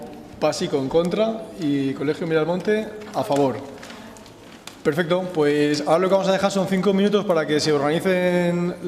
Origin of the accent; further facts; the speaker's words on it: Cartagena, Region of Murcia, Spain; Yo veraneo, soy de aquí de Cartagena, veraneo en la Manga